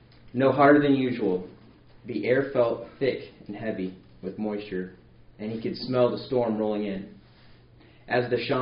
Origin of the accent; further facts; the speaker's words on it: Burley, Idaho, United States; my wife and I, we grew up in Burley from a young age.